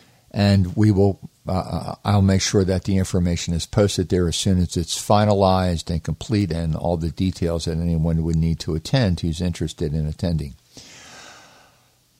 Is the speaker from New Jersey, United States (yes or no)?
no; Baltimore, Maryland, United States; now in Vermont, United States; I was born and raised in Baltimore. And we lived there all of our life until we moved to Vermont.